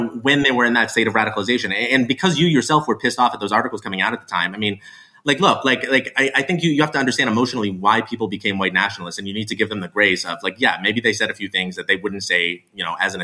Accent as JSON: {"language": "English", "town": "Mesa", "region": "Arizona", "country": "United States", "tie": "born or raised there", "said": "I grew up among Mormons in Mesa, Arizona. I grew up seeing how they would react when people would, frankly, treat them like shit."}